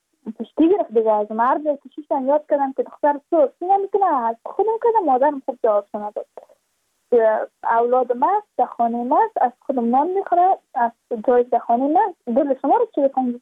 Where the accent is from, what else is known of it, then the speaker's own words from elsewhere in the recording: Badakhshan, Afghanistan; چون ما از بدخشان هستیم،